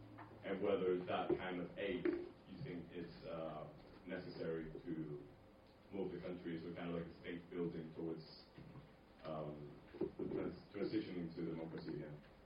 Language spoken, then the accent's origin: English; Venezuela; I'm from Venezuela as well.